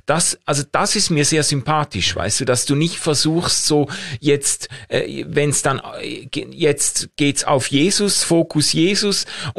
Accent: Basel, Basel-Stadt, Switzerland; ich komme ja aus Basel, da ist das Breitensport Rheinschwimmen

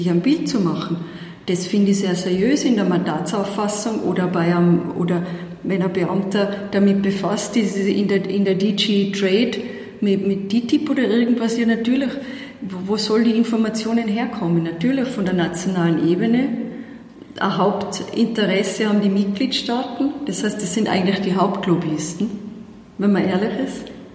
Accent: Tyrol, Austria; accent: Tyrolean Unterland; moved away as an adult; now in Brussels, Belgium; Man hört es an meinem Dialekt, ich bin ja immer nur zuzuordnen, ganz klar im Tiroler Unterland. Ich bin damals nach Brüssel 2006 im Herbst mit einem kleinen Bus

